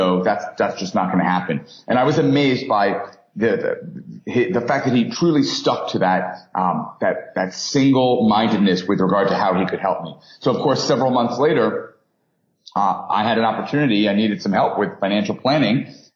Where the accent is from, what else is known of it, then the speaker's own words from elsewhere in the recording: New York, United States; and I'm a New Yorker, so I know lots of very jaded, cynical people, right?